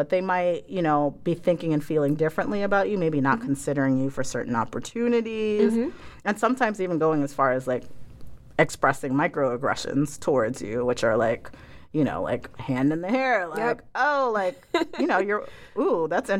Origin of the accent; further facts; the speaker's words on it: Ghana; now in United States; yes, I grew up abroad, traveling a lot. I, you know, am an African, first generation African-American in this country. I'm from Ghana.